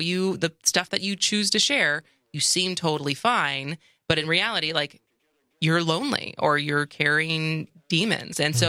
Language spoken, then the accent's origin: English; Madison, Wisconsin, United States; now in Milwaukee, United States; when I got back to Milwaukee, and I moved to Milwaukee because I'm from Madison